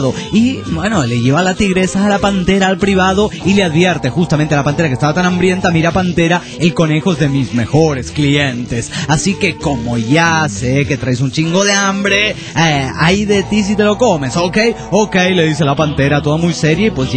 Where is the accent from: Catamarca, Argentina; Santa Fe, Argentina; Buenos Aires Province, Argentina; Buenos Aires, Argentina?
Catamarca, Argentina; soy de Catamarca, Argentina.